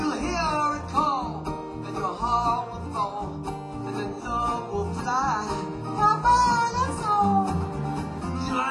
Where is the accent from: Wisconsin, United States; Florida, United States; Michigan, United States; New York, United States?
New York, United States; New York City; Radio, as I grew up in the Bronx, a very cultured place.